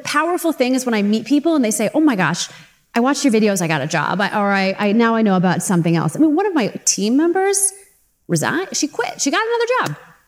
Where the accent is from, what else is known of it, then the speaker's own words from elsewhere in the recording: St. Louis, Missouri, United States; I grew up in St. Louis, Missouri. I didn't know anything about beauty